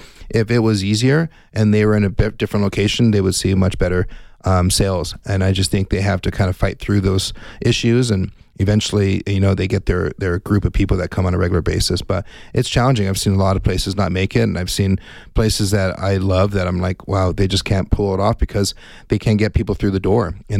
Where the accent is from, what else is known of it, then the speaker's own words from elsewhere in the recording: Tucson, Arizona, United States; I grew up in Tucson, and I couldn't believe it.